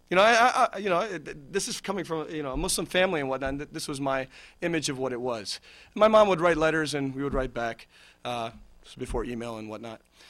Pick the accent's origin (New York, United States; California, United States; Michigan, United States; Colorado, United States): New York, United States; New York City; born there; I was born in New York, as Dr. Jackson mentioned, and in the Bronx.